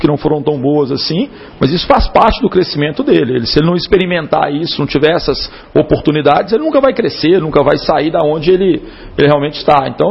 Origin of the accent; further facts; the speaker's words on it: Minas Gerais, Brazil; Ah, eu sou mineiro, né, cara?